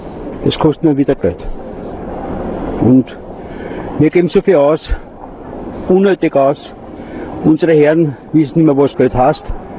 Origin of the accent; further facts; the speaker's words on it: Bavaria, Germany; Ich bin Bayer.